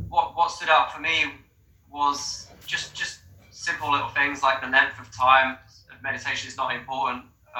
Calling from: London, United Kingdom; So I'm in London.

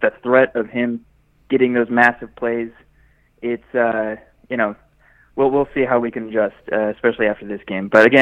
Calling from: Dallas, Texas, United States; I'm calling from Dallas.

